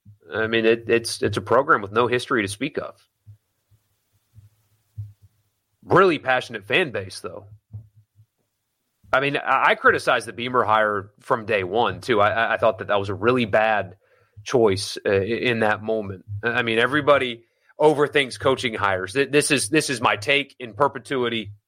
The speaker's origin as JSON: {"language": "English", "region": "South Carolina", "country": "United States", "said": "I say that because Greenville is more recognizable than Simpsonville, but I went to Malden High School. You know what I mean? Which they're just literally, they're all pressed up against each other. So, yeah, upstate South Carolina."}